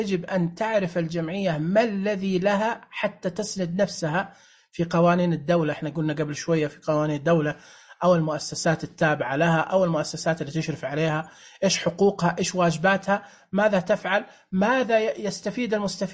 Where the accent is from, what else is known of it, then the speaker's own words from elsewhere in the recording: Saudi Arabia; حتى في الدول عندنا في السعودية في شيء اسمه نظام الحكم